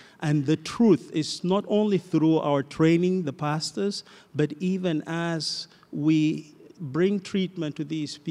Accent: South Sudan; and I come from South Sudan.

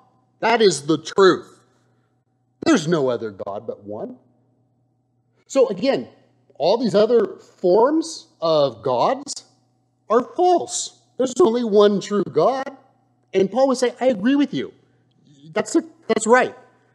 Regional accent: Huntington Beach, California, United States; also born or lived in England; at one point in my life, I lived in England, and I came from Huntington Beach. I'm born and raised here, and so I was very much naive to a lot of the world.

